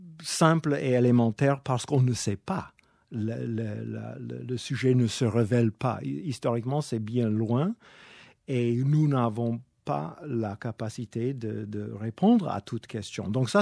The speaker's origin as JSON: {"language": "French", "country": "United States", "second_language": "French", "lives_now": "Paris, France", "said": "vous allez entendre tout de suite que je suis américain."}